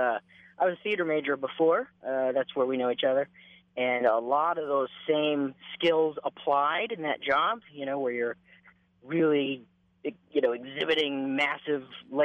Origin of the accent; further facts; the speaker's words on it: Las Vegas, Nevada, United States; Las Vegas, Nevada.